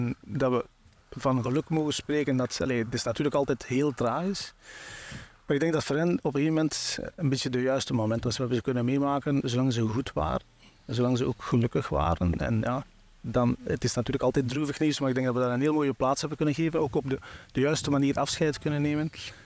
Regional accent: Sint-Niklaas, Flanders, Belgium; We zijn afkomstig van het Waasland. Dus geboren in Sint-Niklaas, lang gewoond in België eigenlijk.

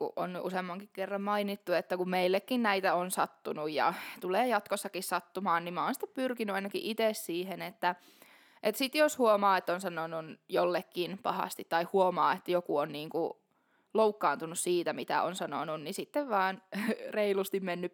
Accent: Alajärvi, South Ostrobothnia, Finland; Silloin kun mä olin nuori Alajärvellä helluntaiseurakunnassa

